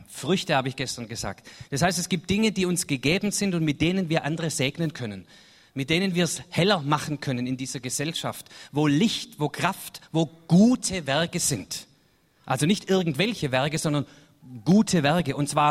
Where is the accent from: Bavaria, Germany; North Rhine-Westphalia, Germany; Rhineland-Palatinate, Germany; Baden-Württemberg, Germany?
Baden-Württemberg, Germany; Das ist für mich als Schwabe eine schwierige Situation, weil wir sind sehr demütig, wir Schwaben.